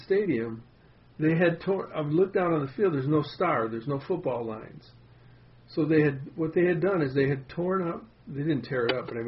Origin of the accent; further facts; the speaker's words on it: Fort Worth, Texas, United States; also born or lived in Houston; I was born in Houston. Okay. But we lived in north of Dallas for a few years. Well, we lived in Fort Worth for quite a while.